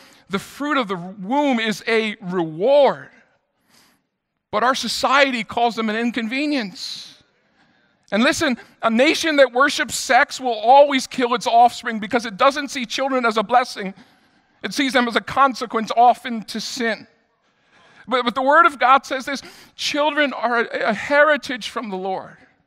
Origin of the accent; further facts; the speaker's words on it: New York, United States; All right, I'm a New Yorker. I can do this.